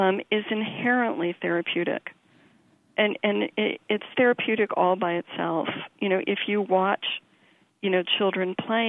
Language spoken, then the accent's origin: English; Detroit, Michigan, United States; I grew up in Detroit